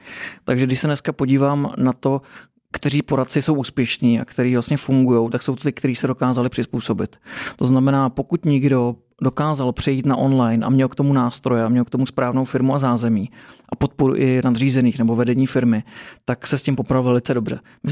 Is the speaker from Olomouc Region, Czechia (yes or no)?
no; Prague, Czechia; já jsem z Prahy, takže v Praze vlastně odešlo spousta lidí